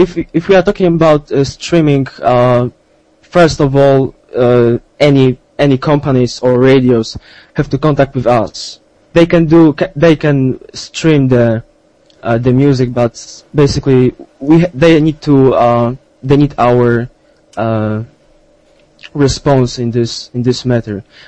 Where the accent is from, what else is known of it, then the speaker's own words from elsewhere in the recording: Poland; now in Belgium; Well, I'm from Poland. Right now I live in Belgium and I study in the Netherlands.